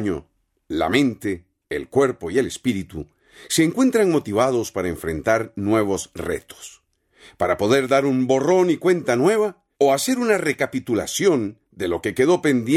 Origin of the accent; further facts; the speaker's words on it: Costa Rica; Como costarricenses compartimos sueños e ideales que nos permiten asociarnos tras una visión del país que queremos.